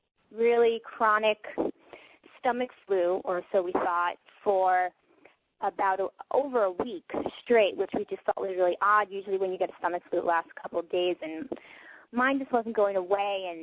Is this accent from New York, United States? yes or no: yes; Brooklyn, New York, United States; I am from Brooklyn, New York. I come from Bensonhurst, which is a very Italian neighborhood, and I come from a very Italian Catholic family.